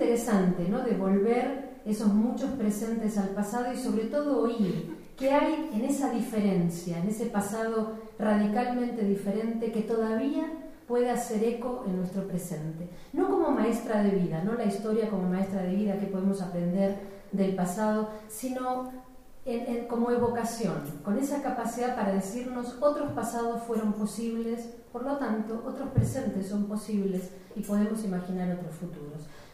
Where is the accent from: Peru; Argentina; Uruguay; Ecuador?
Argentina; Villa Devoto, Buenos Aires; Como niña, nací en Villa Lynch en los años 60 y recuerdo, viví además hasta los 9 años, después mi familia decidió mudarse siguiendo la estela de muchos otros judíos textiles a Villa Devoto